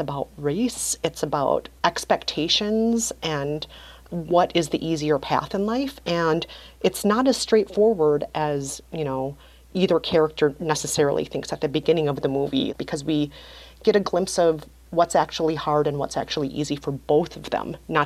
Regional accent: United States; because I am not Puerto Rican, and I'll just own that right here and now. I'm Asian American.

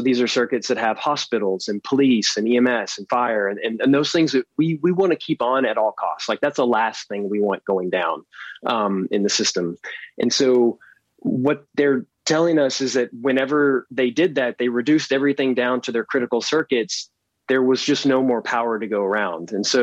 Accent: Nacogdoches, Texas, United States; I know that in my hometown of Nacogdoches in East Texas, like the power outages actually took out the water treatment plant, burned up some motors.

